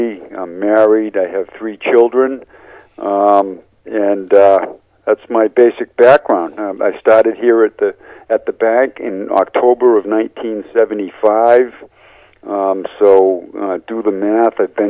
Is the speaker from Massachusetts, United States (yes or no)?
yes; Gloucester, Massachusetts, United States; I grew up here in Gloucester, Mass. Of course, I'm not a native. I've only been here since I was two, and real Gloucester natives know who's a native and who's not, but grew up here, had a very happy childhood.